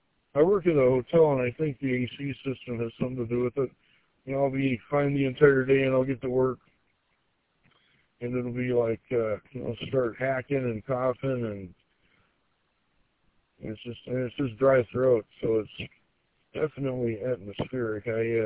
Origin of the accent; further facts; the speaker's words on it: Gaylord, Michigan, United States; also born or lived in South Dakota; although I am from Gaylord, Michigan originally, I moved around a bit. I was in South Dakota for a while, in the Black Hills region.